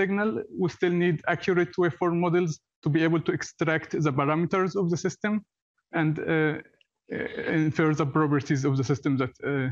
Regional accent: Egypt; English is a second language; I'm from Egypt, and I just finished my PhD from the University of Maryland and the Max Planck Institute.

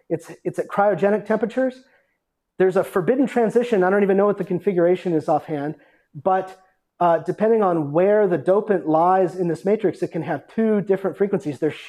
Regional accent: Las Vegas, Nevada, United States; I'm from Las Vegas, so I'm attracted to blinking lights in the laboratory.

